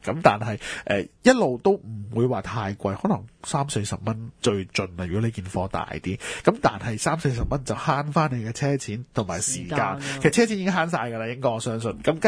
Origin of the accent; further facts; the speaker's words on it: Hong Kong; 呢、這个就真系好睇究竟我哋香港人个需求啦。